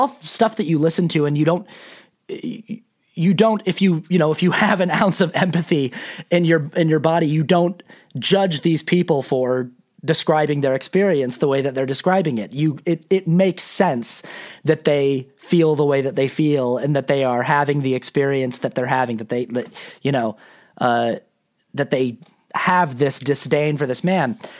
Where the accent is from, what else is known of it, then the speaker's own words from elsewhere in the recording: Salt Lake City, Utah, United States; There are people asking in the chat if I'm from Salt Lake, if I'm XLDS. Yes, I am.